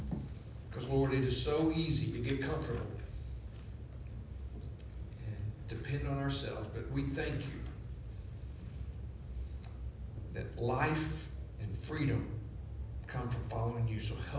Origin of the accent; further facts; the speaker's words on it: Arkansas, United States; I'm from Arkansas, and I love Tech, so I really don't like LSU.